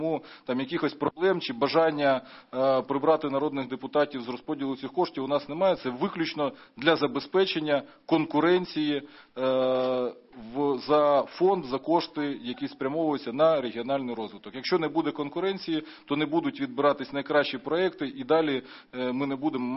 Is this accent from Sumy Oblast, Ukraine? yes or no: yes; Sumy Oblast, Ukraine; в моїй рідній Сумській області